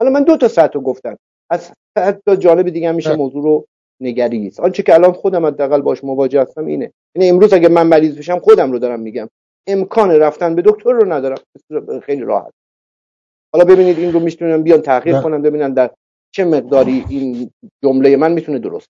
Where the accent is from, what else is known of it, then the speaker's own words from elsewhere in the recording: Iran; امروز من به عنوان یک ایرانی که الان در خدمت شما هستم